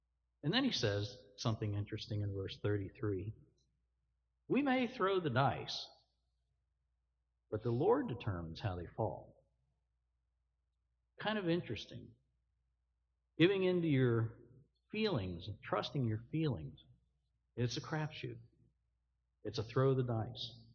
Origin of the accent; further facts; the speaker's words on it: Cincinnati, Ohio, United States; Where I grew up in Cincinnati, when I first came into the church, the congregations were 350 to 400 people.